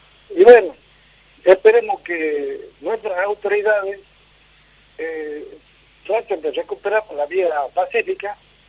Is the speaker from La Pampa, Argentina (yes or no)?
no; Jujuy, Argentina; yo soy jujeño y combatí con el regimiento 8 de infantería con asiento en Comodoro Rivadavia.